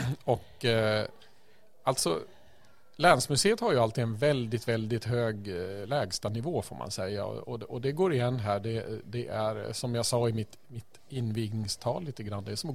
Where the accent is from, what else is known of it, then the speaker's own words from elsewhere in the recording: Norberg, Västmanland County, Sweden; Ja, ja, det stämmer. Jag är från Norberg.